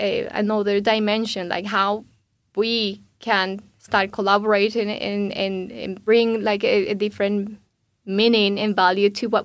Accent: Bogota, Bogotá Capital District, Colombia; now in United Kingdom; I'm from Bogota. That's the capital city of Colombia.

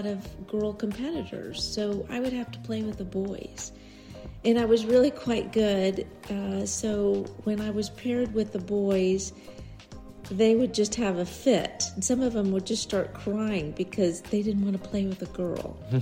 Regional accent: The Woodlands, Texas, United States; Well, I grew up in the Woodlands, Texas, which is now a big, big community, but we were the 78th family to move into the Woodlands, so it was a very, very small golf community.

